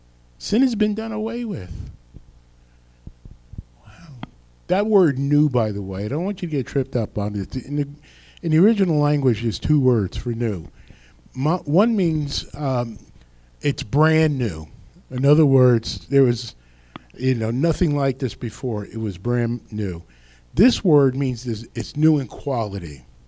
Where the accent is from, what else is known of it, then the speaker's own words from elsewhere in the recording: New Jersey, United States; I was raised on the Passaic River. You could have walked through it.